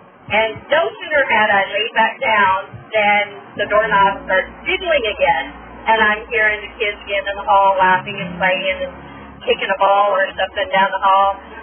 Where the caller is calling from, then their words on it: Bakersfield, California, United States; I'm calling from Bakersfield, California.